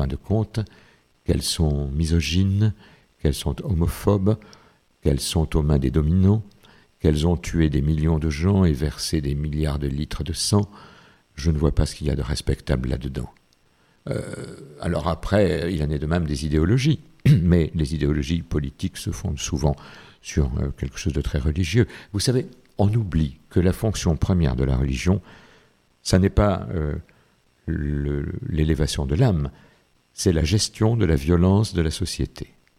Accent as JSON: {"language": "French", "country": "France", "said": "Alors qu'un autre de mes grands-pères planquait des juifs et s'est fait fusiller en Tchécoslovaquie. Je crois que je suis un vrai Français de ce point de vue."}